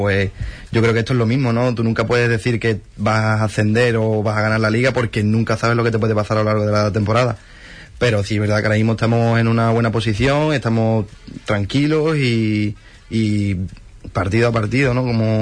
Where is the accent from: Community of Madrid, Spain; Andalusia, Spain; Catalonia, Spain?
Andalusia, Spain; Ayamonte; Bueno, yo soy de Ayamonte